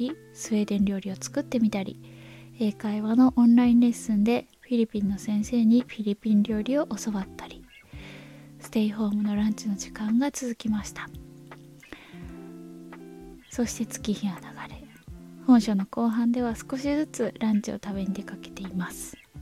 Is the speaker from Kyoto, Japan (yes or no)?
yes; Kyoto, Japan; 京都の私の実家に、パウンドケーキを作って送ってくれたことがあったんですね